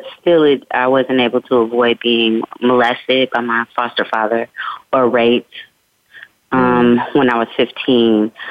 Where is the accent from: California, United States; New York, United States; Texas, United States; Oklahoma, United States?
California, United States; Oakland; The thing about living in my neighborhood is everybody's got a talent. I'm from Oakland, California.